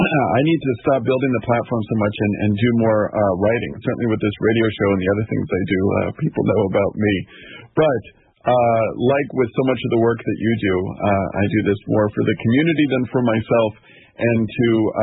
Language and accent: English; Washington, District of Columbia, United States; also born or lived in Berkeley; As the son of a librarian, I certainly know that I did growing up in Washington, D.C.